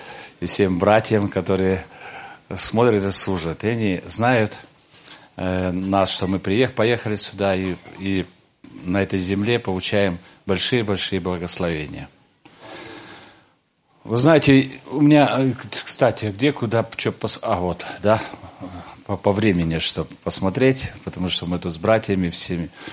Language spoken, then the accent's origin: Russian; Essoyla, Republic of Karelia, Russia; Сам я из Карелии, под такой есть поселок Эссойла, недалеко от Петрозаводска, и являюсь пастором.